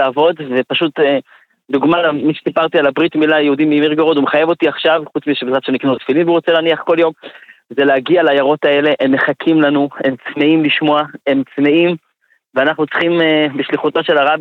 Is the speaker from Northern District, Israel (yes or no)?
no; Jerusalem, Jerusalem District, Israel; אני יליד בירושלים, ילד טוב ירושלים.